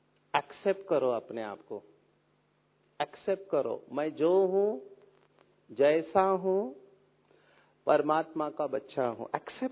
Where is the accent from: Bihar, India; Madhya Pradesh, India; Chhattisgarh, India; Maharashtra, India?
Maharashtra, India; Mumbai; first language Marathi; Hindi is a second language; I am from Mumbai. I am born and brought up from a slum area of. मैं झोपड़पट्टी में बड़ा हुआ हूँ. मेरे माँ बाप पढ़े लिखे नहीं है. Till 10th standard I studied in Marathi, which is my mother tongue.